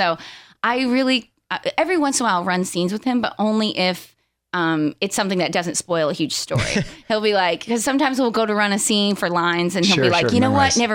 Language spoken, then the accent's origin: English; Draffenville, Kentucky, United States; Western Kentucky. It's really small. It's called Draffenville.